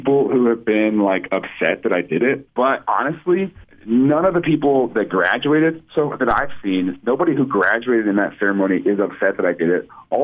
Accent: Mount Vernon, Missouri, United States; now in Kansas City, United States; Yeah. I grew up near Springfield. I grew up in Mount Vernon.

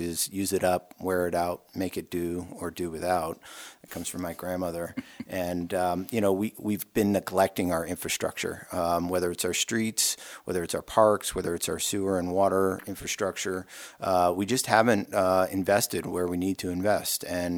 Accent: Massachusetts, United States; also born or lived in Maine; I grew up back east in Massachusetts and Maine, and came out west for undergraduate at University of Denver, and instantly fell in love with the West.

